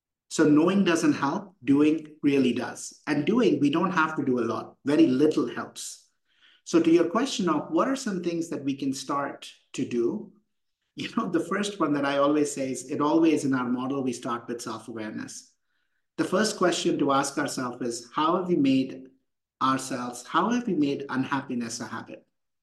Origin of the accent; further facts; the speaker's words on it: India; I grew up in India. I'm an engineer.